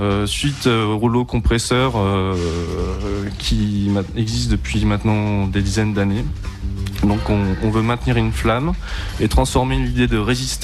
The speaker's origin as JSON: {"language": "French", "town": "Paris", "region": "Île-de-France", "country": "France", "also_born_or_lived": "Tours", "said": "moi j'habite à Paris, je suis parisien, mais j'habitais 14 ans à Tours, de 85 à 99."}